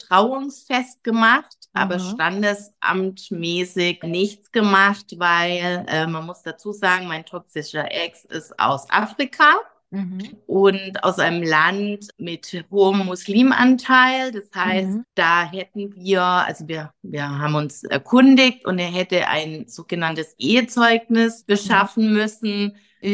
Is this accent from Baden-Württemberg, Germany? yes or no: yes; Baden-Württemberg, Germany; also born or lived in Munich; Mitte 30 geschätzt. Und dann sage ich immer, ja, so ungefähr passt das. Und ich komme aus Baden-Württemberg. Aus einer Kleinstadt, bin schon viel in der Welt herumgekommen, urlaubstechnisch, aber auch arbeitstechnisch und war jetzt 10 Jahre lang in München und bin in diesem Sommer im August frisch in meine Heimatstadt zurückgezogen